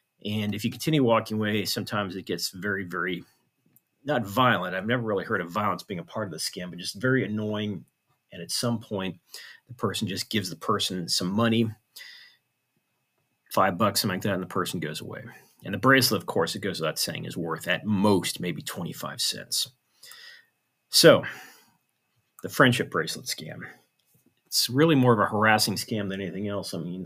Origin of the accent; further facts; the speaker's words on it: Houston, Texas, United States; I'd say, well, I'm American. Oh, America, America. I love America. Land of the free, home of the brave, stuff like that. And they would go on and question even further. So where are you from in America? And of course, I would say Houston, Texas.